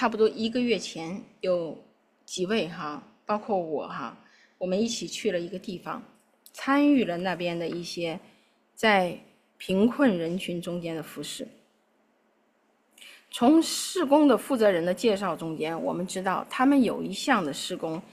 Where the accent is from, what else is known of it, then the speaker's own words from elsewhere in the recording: China; 直到今天，其实我们这些后世的中国人仍然享受着他们带来的恩惠